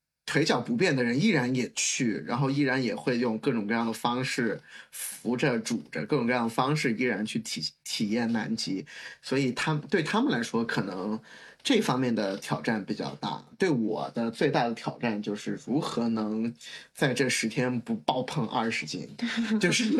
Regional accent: South China, China; 就我是一个南方长大的孩子，我没有比如说在冰窟窿里面冬泳啊什么，我没有过这种的体验

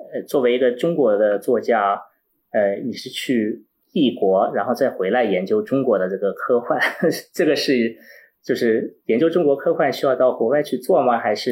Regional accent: Finland; 是因为我自己是在芬兰长期这个长大的嘛

